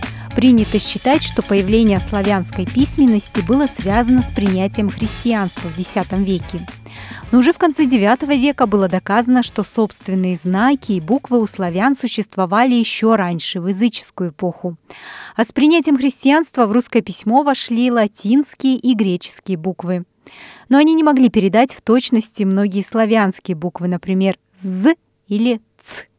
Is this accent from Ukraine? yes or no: yes; Ukraine; Я хочу передать плодородие земли Украины, откуда я родом.